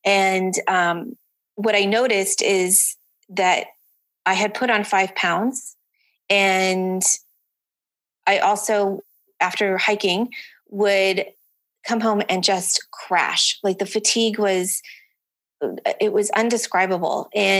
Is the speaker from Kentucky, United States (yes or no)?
no; California, United States; I'm from Southern California. Mm-hmm. I am 50.